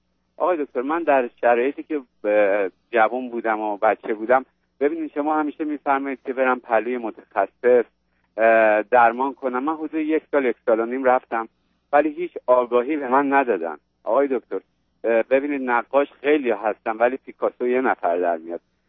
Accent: Tehran, Tehran Province, Iran; من آقای دکتر در یه شرایط اجتماعی بزرگ شدم که در یه قسمت از تهران نارمک، فرهنگ اون جامعه،

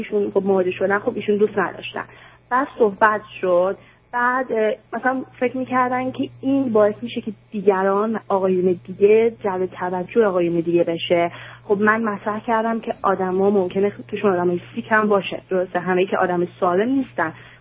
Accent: Iran; moved away; خود من 3 سال و نیم 4 سال از ایران اومدم.

